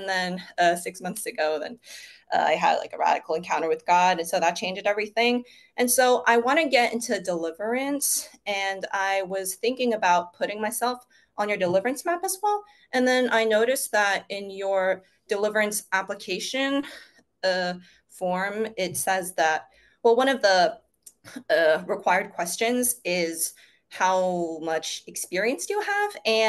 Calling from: Malaysia; I'm calling in from Malaysia.

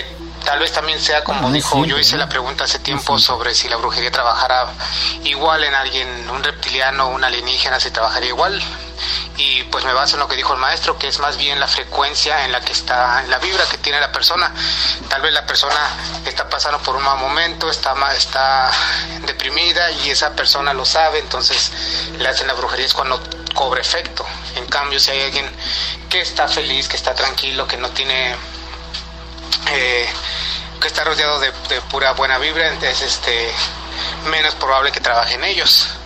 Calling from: Chicago, Illinois, United States; aquí de Chicago.

